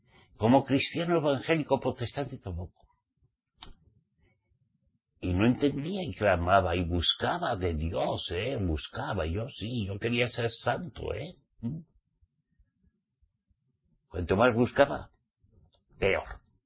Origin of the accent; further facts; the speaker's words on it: Spain; como español que soy